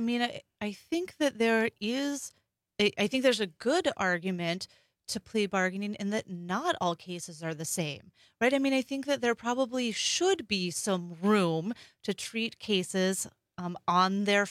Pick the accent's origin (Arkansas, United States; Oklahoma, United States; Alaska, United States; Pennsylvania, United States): Alaska, United States; My home state of Alaska, that's where I was born and raised, where I grew up before I went to college